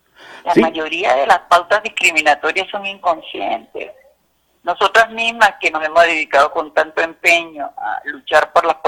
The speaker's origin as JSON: {"language": "Spanish", "country": "Venezuela", "lives_now": "Mexico", "said": "pese a que yo soy venezolana, he tenido muchísimo tiempo trabajando con las políticas públicas de igualdad de México"}